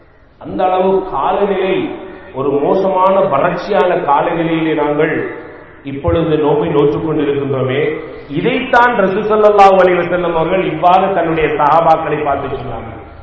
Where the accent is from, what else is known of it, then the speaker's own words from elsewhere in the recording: Addalaichenai, Eastern Province, Sri Lanka; பிறந்ததுதான் இந்த ஊர், வளர்ந்ததெல்லாம் அட்டாளைச்சேரி, என்னை ஆளாக்கியது அட்டாளைச்சேரி